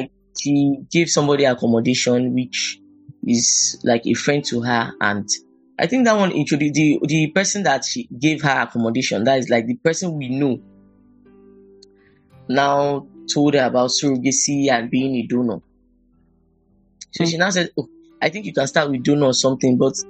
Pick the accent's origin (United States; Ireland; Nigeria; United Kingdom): Nigeria; Lagos; I'm from Lagos State. I also did my childhood in Shomolu Bariga.